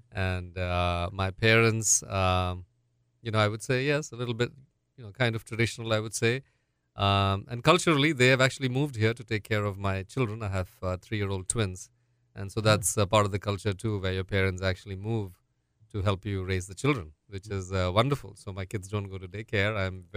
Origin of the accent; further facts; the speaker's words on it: Kerala, India; we are from Kerala, and my dad moved around quite a bit. So literally every 3 years we were moving from, you know, one city to another. So I grew up across the country. Although I did my engineering undergraduate degree from Kerala